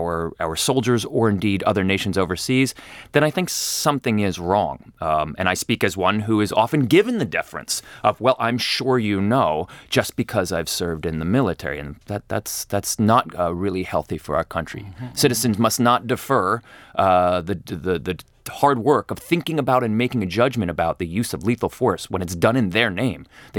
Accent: Northeast, United States; Where I grew up in the Northeast, I was practically an albino, albino buffalo.

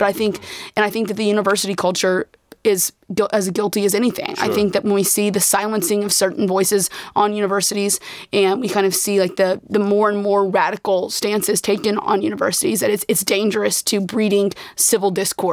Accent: Tulsa, Oklahoma, United States; I'm originally from Tulsa, Oklahoma, was raised in a huge Catholic family, attended Catholic grade school, Catholic high school.

